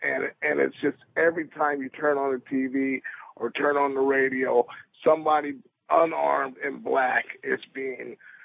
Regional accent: Los Angeles, California, United States; now in Bay Area, United States; I grew up in Los Angeles, and by far one of the worst police forces as far as racially attacking people that I ever came across. I live in the Bay Area now

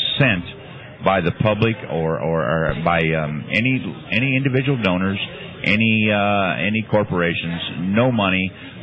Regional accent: Ohio, United States; I can think of, you know, I'm originally from Ohio, and in Columbus, Ohio, for example

